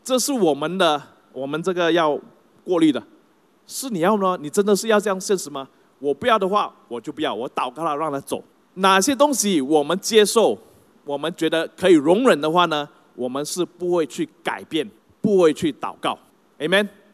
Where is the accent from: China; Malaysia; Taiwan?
Malaysia; 其实有很多时候我们马来西亚人也是这样的